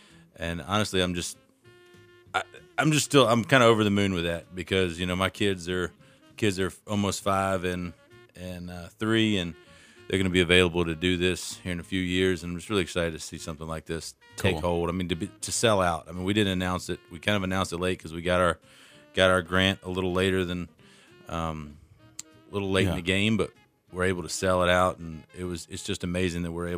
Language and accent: English; Virginia, United States; I grew up on Smith Mountain Lake in Virginia.